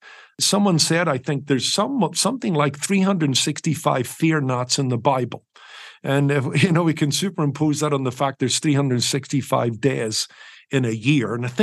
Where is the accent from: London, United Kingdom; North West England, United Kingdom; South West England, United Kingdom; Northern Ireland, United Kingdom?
Northern Ireland, United Kingdom; Belfast; moved away; Maybe by accent alone, people might determine I'm not from the North America. I'm actually originally from Belfast in Northern Ireland, where I was born, came to Christ at the age of 16.